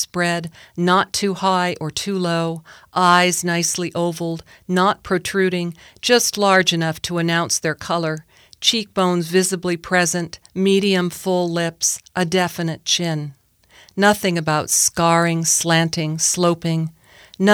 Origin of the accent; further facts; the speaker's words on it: Kailua, Hawaii, United States; Growing up in Kailua, Oahu, and it happened the next beach or the next town over in Lanakai